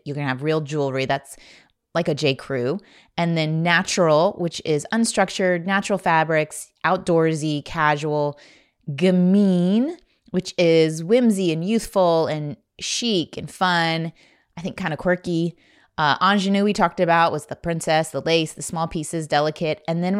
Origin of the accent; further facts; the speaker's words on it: Indiana, United States; I grew up in Indiana. We just didn't learn these things.